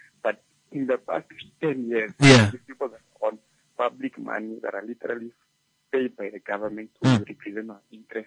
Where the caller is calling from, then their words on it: Oshakati, Oshana, Namibia; I'm calling from Ushakati.